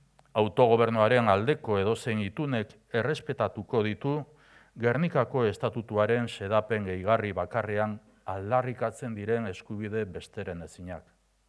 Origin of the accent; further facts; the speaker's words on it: Basque Country, Spain; nuestro desarrollo orgánico como nación, como pueblo vasco, es un derecho nuestro y un deber del Estado